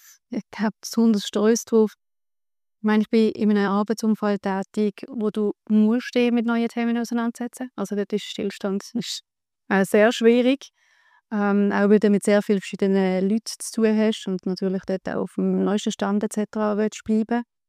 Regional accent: Basel, Basel-Stadt, Switzerland; Ich bin von Basel, wie man es wahrscheinlich hört.

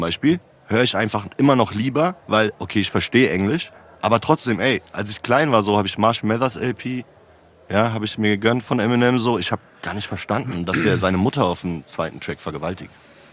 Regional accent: Frankfurt, Hesse, Germany; So, ich komme aus Frankfurt so

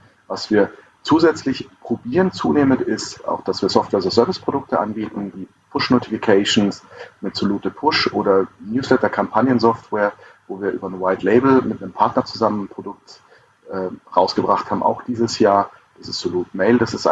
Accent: Mannheim, Baden-Württemberg, Germany; Ich komme aus Mannheim, da geht es ja noch ganz gut.

